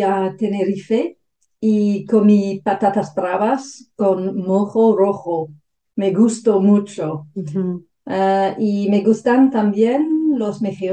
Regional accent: South West England, United Kingdom; Spanish is a second language; now in Southampton, United Kingdom; soy de Somerset, en el sudoeste de Inglaterra, y ahora vivo en Southampton.

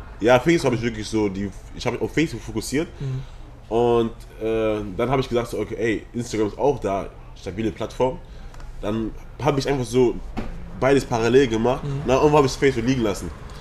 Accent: Eschweiler, North Rhine-Westphalia, Germany; born there; ich bin 21 Jahre alt. Ich wurde in Eschweiler geboren. Ist so ein Kreis Aachen

